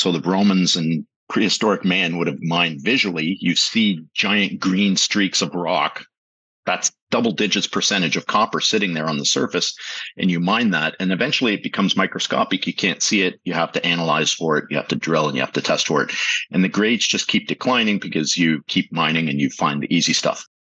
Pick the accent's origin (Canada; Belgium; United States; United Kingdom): Canada; Toronto, Ontario; I grew up in the East End of Toronto in Scarborough to my parents that were immigrated to Canada in the 1950s from Central Europe. And did my high school years there.